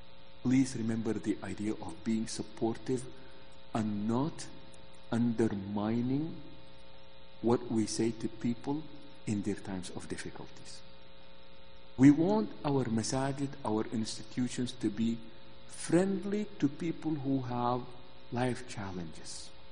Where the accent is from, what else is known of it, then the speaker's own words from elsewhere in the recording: Virginia, United States; So I came from Virginia and I was really excited.